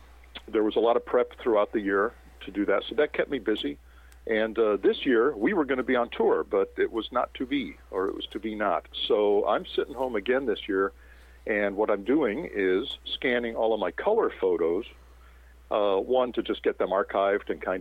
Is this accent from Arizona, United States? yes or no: yes; Phoenix, Arizona, United States; also born or lived in Chicago; I was really young when we left Chicago, so I don't have many memories of that. I grew up really in Phoenix, starting in about 1960, and we lived there through 68